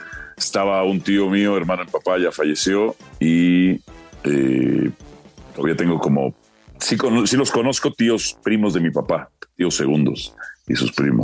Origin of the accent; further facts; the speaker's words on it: Mexico; also born or lived in Guatemala; México. Yo nací en Guatemala por accidente, nada más. O sea, mis padres iban emigrando de guerra en guerra.